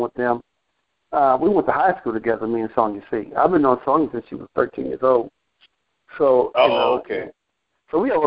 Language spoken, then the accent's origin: English; Texas, United States; What high school you went to, or what area you're from, you know?